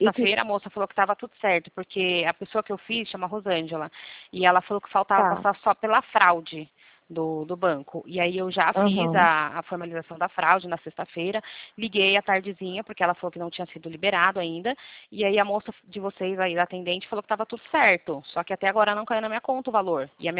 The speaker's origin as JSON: {"language": "Portuguese", "region": "São Paulo", "country": "Brazil", "tie": "born there", "said": "São Paulo, Capão Redondo."}